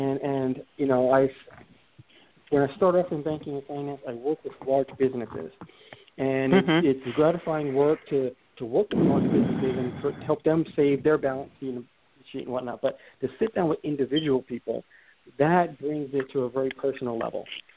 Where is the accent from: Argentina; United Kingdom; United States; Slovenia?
United States; New York City, New York; I grew up in New York City. I was raised in projects in New York City up in Harlem.